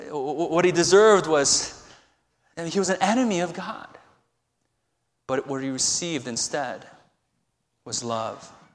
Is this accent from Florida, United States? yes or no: no; Chicago, Illinois, United States; You know, as most of you know, I'm originally from Chicago. So I follow Chicago sports.